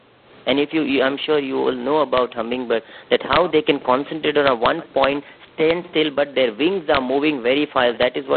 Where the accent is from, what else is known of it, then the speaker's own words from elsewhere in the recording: India; I'm an Indian staying there, so anybody can come and take my passport.